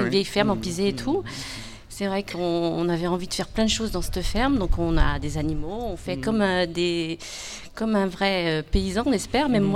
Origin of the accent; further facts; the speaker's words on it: Paris, Île-de-France, France; moved away; Donc moi, je suis parisienne aussi. Et ça fait 18 ans que je suis venue dans la région avec mon compagnon.